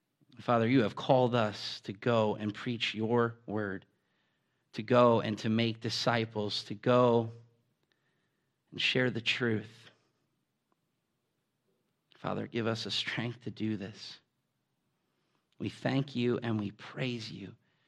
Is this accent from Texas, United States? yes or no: no; Massachusetts, United States; now in Michigan, United States; See, I'm from Massachusetts. So I was actually alone out here in Michigan.